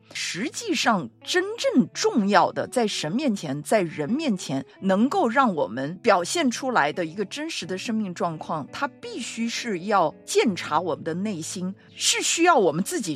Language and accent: Chinese; China; 以为哎呀，我们中国人就是含蓄，或者呢，我可以将一句话说得漂亮